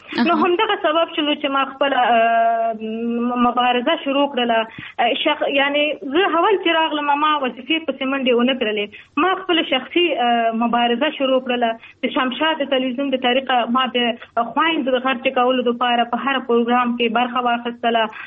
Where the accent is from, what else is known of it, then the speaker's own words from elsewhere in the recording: Afghanistan; also born or lived in Pakistan; ستونزې په پاکستان کې د افغان مهاجر په حیث باندې واقعتا وي، موږ هم ډېر ستونزو سره مخامخ شوي وو. موږ هم په مهاجرت کې لوی شوي وو